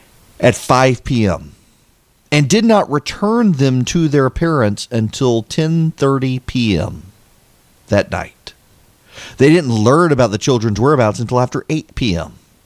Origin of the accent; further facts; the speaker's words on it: Dubai, United Arab Emirates; I grew up in Dubai, and we lived in a very safe, well, we didn't live in a gated community at all. We lived out in the middle of the city, but it was a subdivision of sorts of American families.